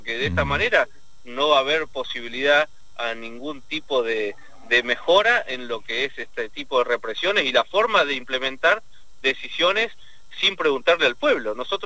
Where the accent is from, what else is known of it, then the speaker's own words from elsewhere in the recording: Argentina; como argentinos